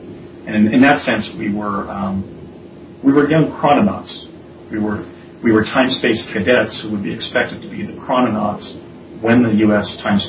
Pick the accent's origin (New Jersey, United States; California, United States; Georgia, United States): New Jersey, United States; and I remember stating that I was from New Jersey.